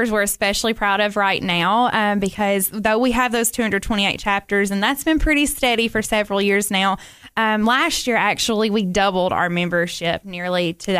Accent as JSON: {"language": "English", "region": "Tennessee", "country": "United States", "tie": "born or raised there", "said": "Well, I am not from Cookeville originally. I did grow up in Middle Tennessee."}